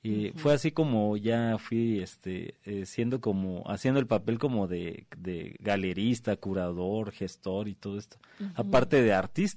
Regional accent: Chiapas, Mexico; Pues yo vengo desde Chiapas y pues llegar a una ciudad grande y mostrar mi trabajo

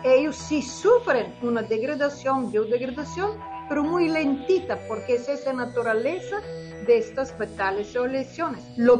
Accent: Bulgaria; Spanish is a second language; moved away as an adult; nuestro radio en Bulgaria. Pero cuando tuve que decidir a dónde ir, y como tenía una diploma, se llamaba en mi país roja

